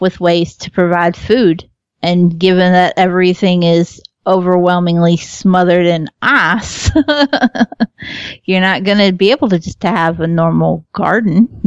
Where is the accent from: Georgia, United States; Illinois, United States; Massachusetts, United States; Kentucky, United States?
Kentucky, United States; I'm from Kentucky. We get to -4. I'm fine with that.